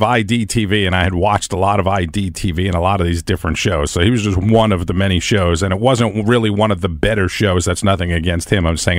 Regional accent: New York, United States; I mean, I'm Italian from New York.

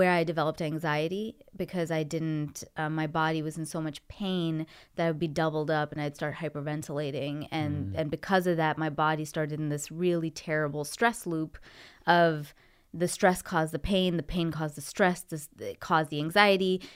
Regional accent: Ontario, Canada; so I'm from Ontario, Canada.

